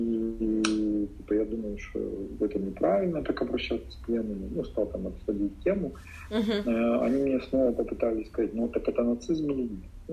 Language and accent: Russian; Donetsk, Donetsk Oblast, Ukraine; А родом я из Донецка.